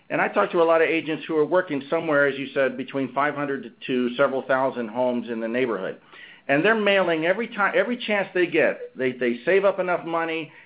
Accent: Orlando, Florida, United States; in my hometown of Orlando, Florida.

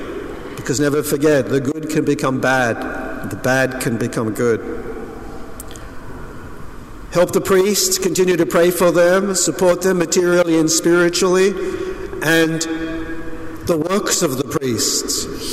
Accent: Australia; now in United States; I came from Australia to the United States, where back then, 33 years ago

